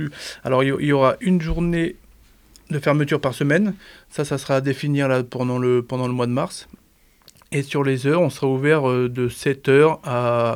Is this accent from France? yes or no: yes; Normandy, France; Et pour moi je viens encore plus du nord, je viens de Normandie, dans la Manche. J'ai 33 ans et voilà, on est arrivé depuis peu sur Dieulefi